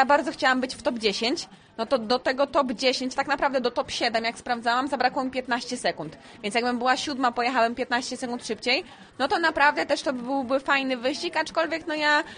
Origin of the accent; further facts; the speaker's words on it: Okalewo, Kuyavian-Pomeranian Voivodeship, Poland; ja z Okalewa